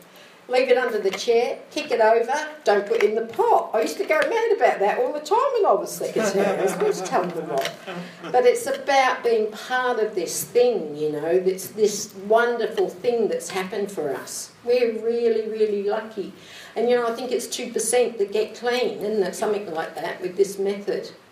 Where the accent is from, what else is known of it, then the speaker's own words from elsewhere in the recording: Australia; now in London, United Kingdom; I lived in Hackney, downtown Hackney. It's the only place to live in London, I tell you. It's beautiful. I got housed there when I came over through crisis, when I came from Australia.